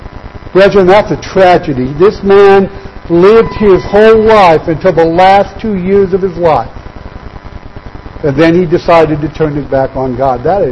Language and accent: English; Indiana, United States; I can remember when I grew up in the local church that I grew up with in northern Indiana